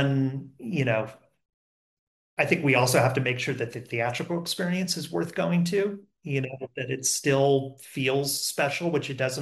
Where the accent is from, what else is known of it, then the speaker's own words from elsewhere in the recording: California, United States; I was a kid from Southern California who went to school back east.